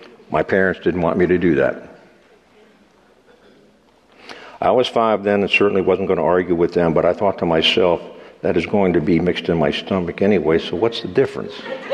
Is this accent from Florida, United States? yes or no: yes; Miami, Florida, United States; I am from Miami, and down there they have a roach problem.